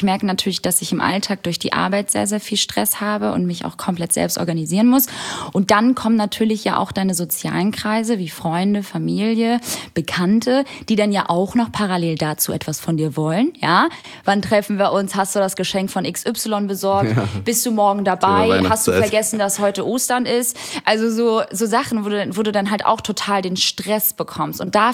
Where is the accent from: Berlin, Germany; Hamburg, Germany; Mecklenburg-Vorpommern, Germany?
Hamburg, Germany; im grauen Deutschland, im grauen Hamburg tatsächlich, da wo ich herkomme